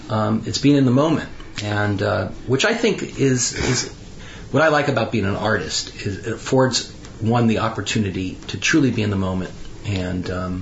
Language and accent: English; Millington, Tennessee, United States; born there; also born or lived in Los Angeles; No, I was born in Millington, Tennessee. We moved back to L.A.